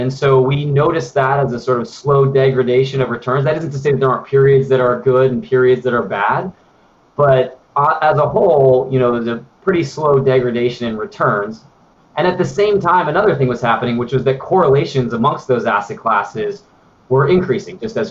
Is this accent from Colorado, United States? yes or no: yes; Denver, Colorado, United States; she and I grew up together in Denver and have known each other since middle school.